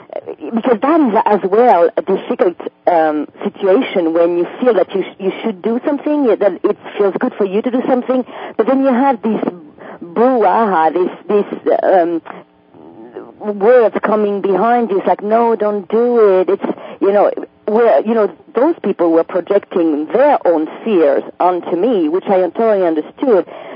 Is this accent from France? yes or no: yes; France; now in United States; if I take my personal experience when I came from France to come to United States, I had that feeling that the change was necessary